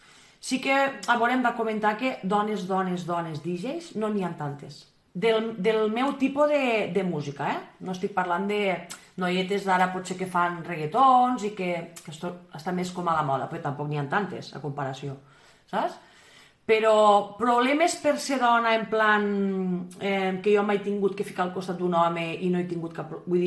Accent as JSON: {"language": "Catalan", "town": "Tortosa", "region": "Catalonia", "country": "Spain", "said": "Sóc de, bueno, Vic a Roquetes i sóc de Tortosa"}